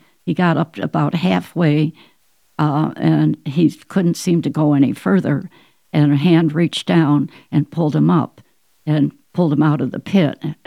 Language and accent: English; Northeast, United States; I was brought up in the Northeast, and we had moved to an area in Arizona.